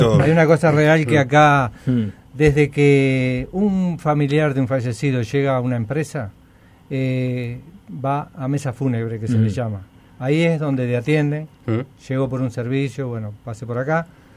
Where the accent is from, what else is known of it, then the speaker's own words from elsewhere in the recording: Montevideo, Uruguay; Yo de Montevideo también.